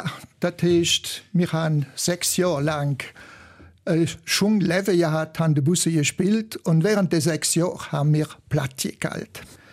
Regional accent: Emmels, Wallonia, Belgium; ich kann mich als typisch Emmelzer Jungen bezeichnen. Ich bin nämlich in Emmels geboren, und zwar Metzen und Dorf, ob die Kreuzung.

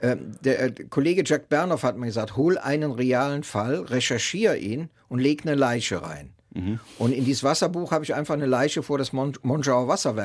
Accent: North Rhine-Westphalia, Germany; wenn man uns früher fragt, also meine Generation der alten Männer, von wo kommst du, haben wir gesagt, ja so aus bei Köln. oder aus so bei Aachen. Eifel haben wir nie gesagt.

